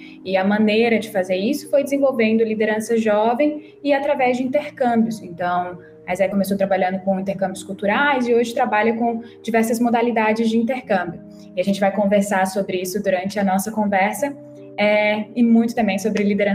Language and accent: Portuguese; Fortaleza, Ceará, Brazil; Eu sou de Fortaleza, eu tenho 27 anos